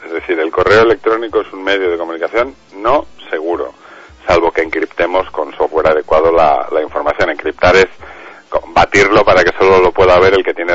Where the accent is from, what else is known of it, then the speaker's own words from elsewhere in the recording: Valladolid, Castile and León, Spain; Aquí somos de Valladolid